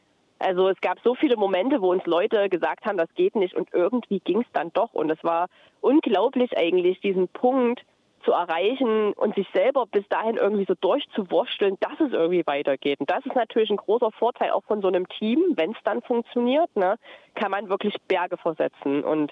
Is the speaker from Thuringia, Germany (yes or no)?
yes; Thuringia, Germany; Anne, Johannes und ich, wir kommen tatsächlich aus Thüringen, aus der Gegend sozusagen.